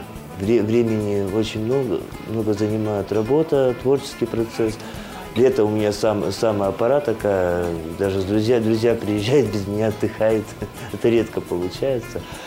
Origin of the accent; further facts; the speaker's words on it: Lipin Bor, Vologda Oblast, Russia; Я с Вологодской области, из небольшого райцентра сельского, из красивого места, села Липинбор называется. На берегу большого-большого белого озера, красивого жемчужина нашего северного белозерья.